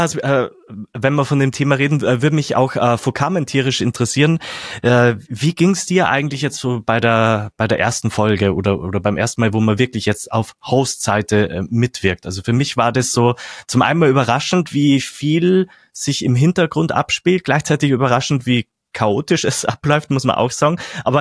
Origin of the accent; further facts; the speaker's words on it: Austria; Das könnte man bei mir als Österreicher mit Hochdeutsch probieren.